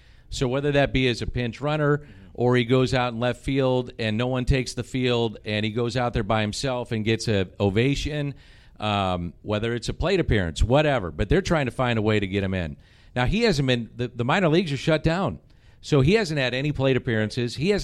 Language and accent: English; St. Louis, Missouri, United States; I'm from St. Louis, I mentioned.